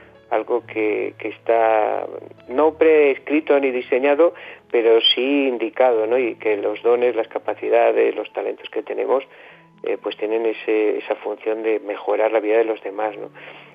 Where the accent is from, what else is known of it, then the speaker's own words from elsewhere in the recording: Spain; como buenos españoles, al final no estábamos todo un poco a broma y disfrutamos del viaje y logramos regresar a España